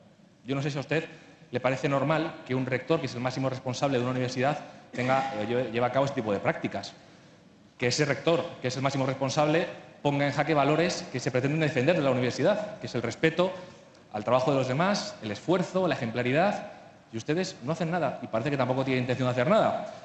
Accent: Community of Madrid, Spain; como madrileño y como contribuyente quiero exigir resultados a las universidades.

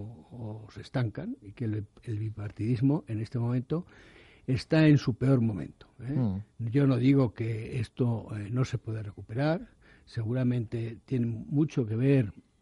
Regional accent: Madrid, Community of Madrid, Spain; yo toda mi juventud, hasta que me casé, pues viví en Madrid, y yo nací en Madrid, y me considero majariego y madrileño.

